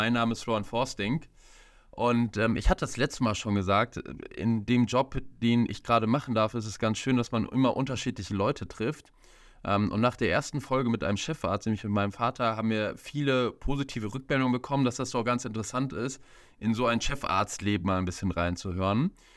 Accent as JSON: {"language": "German", "region": "North Rhine-Westphalia", "country": "Germany", "said": "für uns Ruhrgebietler ist es halt immer so, alles was irgendwie nördlich, südlich ist, ist schon irgendwie Bayern, oder? Also für uns in Nordrhein-Westfalen."}